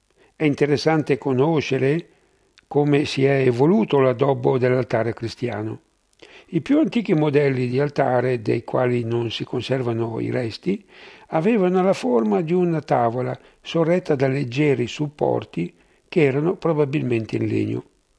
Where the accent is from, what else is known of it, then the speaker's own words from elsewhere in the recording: Bogliasco, Liguria, Italy; sono di Bogliasco.